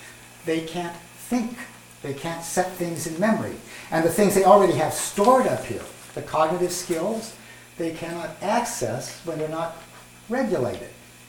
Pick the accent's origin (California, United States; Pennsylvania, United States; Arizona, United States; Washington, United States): California, United States; Oakland; because I'm from California, you can swim all year round.